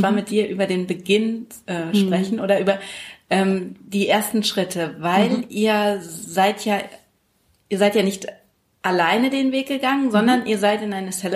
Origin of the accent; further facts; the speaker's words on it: Laichingen, Baden-Württemberg, Germany; Inzwischen 9. Episode, die ich in Laichling, meiner Heimatstadt, aufnehme.